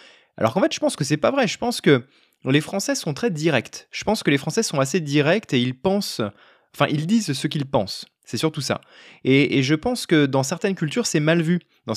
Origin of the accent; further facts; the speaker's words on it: France; accent: French; also born or lived in United States; mon expérience aux États-Unis a été très bonne, et notamment à cause de mon accent français.